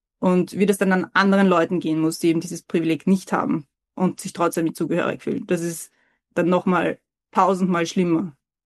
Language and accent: German; Vienna, Austria; Ich bin halt in Simmering aufgewachsen. Ich bin nicht in Simmering geboren oder halt, aber mit 5 Jahren nach Simmering gezogen. Und das ist halt eine sehr eigene Kultur auch, in der man da groß wird.